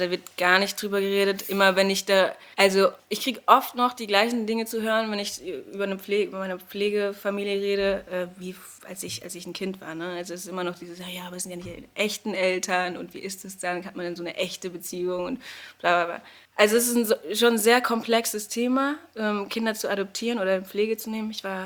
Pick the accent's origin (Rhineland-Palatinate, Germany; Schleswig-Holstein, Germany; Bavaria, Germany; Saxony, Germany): Rhineland-Palatinate, Germany; Ludwigshafen; Ich bin schon in Ludwigshafen aufgewachsen